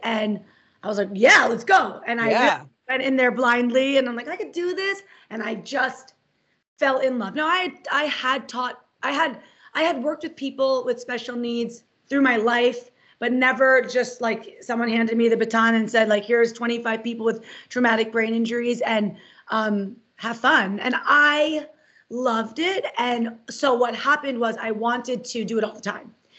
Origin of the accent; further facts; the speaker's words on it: Cherry Hill, New Jersey, United States; also born or lived in Queens, New York; I'm from Queens, New York originally, but I grew up almost wholly in Cherry Hill, New Jersey.